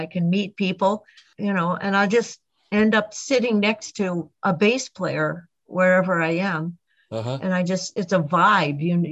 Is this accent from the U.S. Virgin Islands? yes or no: no; Canada; now in United States; when I moved from Canada to outside of New York